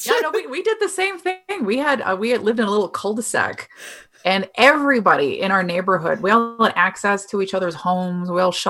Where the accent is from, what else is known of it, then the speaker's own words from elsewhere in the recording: Ontario, Canada; now in Calgary, Canada; I was born and raised in Northern Ontario. Snow was just a part of my life.